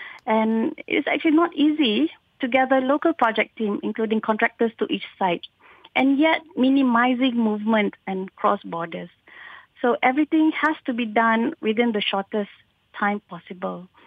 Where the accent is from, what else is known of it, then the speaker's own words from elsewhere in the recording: Malaysia; I am actually very proud being a Malaysian to have this government to look after this kind of condition.